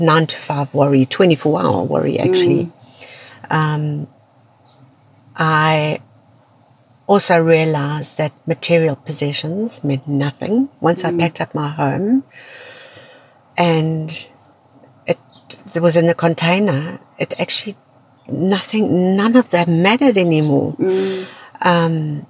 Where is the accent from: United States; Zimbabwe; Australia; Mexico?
Zimbabwe; because I'm originally from Zimbabwe